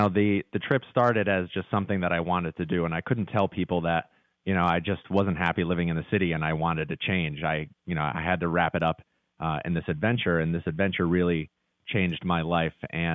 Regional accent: Connecticut, United States; now in New York City, United States; I grew up in Connecticut, moved to New York City.

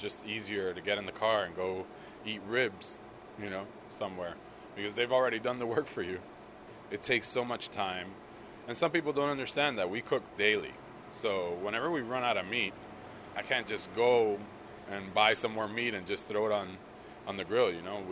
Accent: Puerto Rico; I'm originally from Puerto Rico

